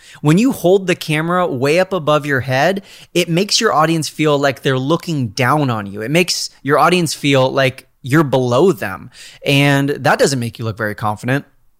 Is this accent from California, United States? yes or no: yes; California, United States; I'm a Californian, so I know what we're talking about here.